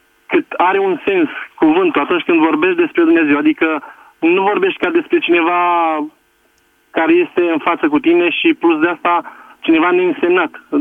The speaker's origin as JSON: {"language": "Romanian", "region": "Olt County", "country": "Romania"}